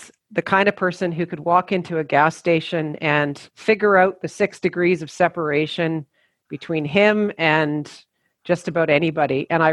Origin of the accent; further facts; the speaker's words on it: Peace River, Alberta, Canada; born there; I was born in Peace River, actually.